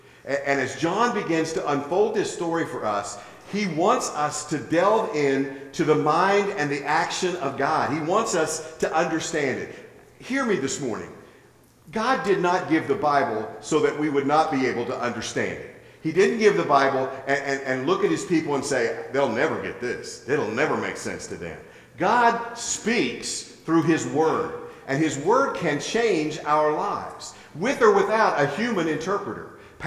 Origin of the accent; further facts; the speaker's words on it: West Virginia, United States; growing up in West Virginia, we had mountains. It's called the Mountain State.